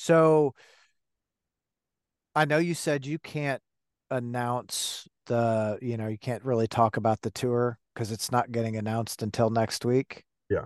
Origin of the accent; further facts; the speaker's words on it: Michigan, United States; I grew up right outside of Detroit